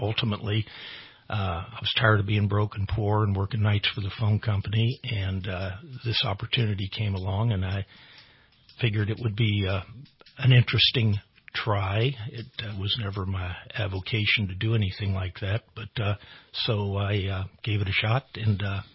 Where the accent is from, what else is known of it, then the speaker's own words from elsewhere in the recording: West Virginia, United States; Born and raised in West Virginia, by golly.